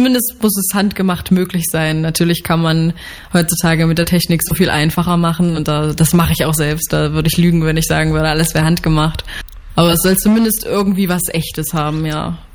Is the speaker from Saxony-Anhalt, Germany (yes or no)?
yes; Staßfurt, Saxony-Anhalt, Germany; genau, ich komme aus Staatsfurt.